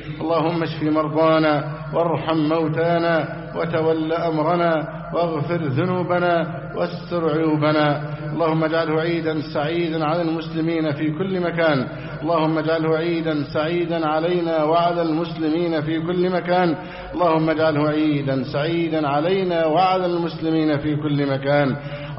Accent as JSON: {"language": "Arabic", "country": "Egypt"}